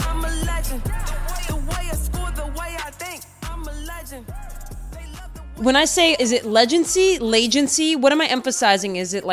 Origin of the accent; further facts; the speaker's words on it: Baltimore, Maryland, United States; Yeah, I'm from Baltimore.